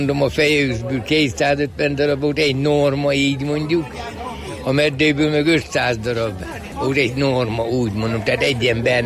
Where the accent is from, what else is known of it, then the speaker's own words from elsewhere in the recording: Balmazújváros, Hajdú-Bihar, Hungary; born there; Balmadújvárosban születtem.